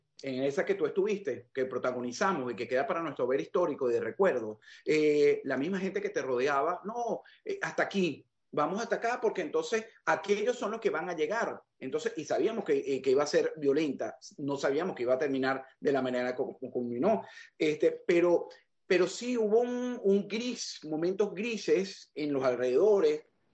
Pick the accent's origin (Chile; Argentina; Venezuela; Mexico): Venezuela; como venezolano